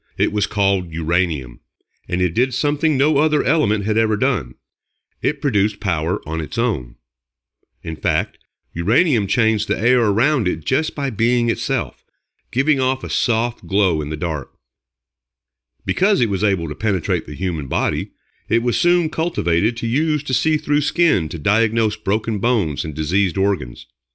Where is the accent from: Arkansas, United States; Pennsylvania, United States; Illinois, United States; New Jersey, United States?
Pennsylvania, United States; Pittsburgh; near my hometown of Pittsburgh. That was always a source of pride to the state